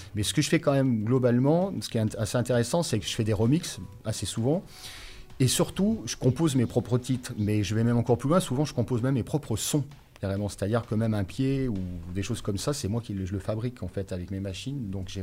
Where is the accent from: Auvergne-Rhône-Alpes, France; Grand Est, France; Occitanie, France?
Auvergne-Rhône-Alpes, France; Grenoble; born there; moved away; also born or lived in Paris; je suis né à Grenoble, et puis pour des questions évidentes, hein, Paris, y a beaucoup de choses qui se passent, et donc c'est aussi plus pratique d'y être pour tout ce qu'il y a à faire. Donc ouais, je suis resté 20 ans, un peu plus de 20 ans sur Paris.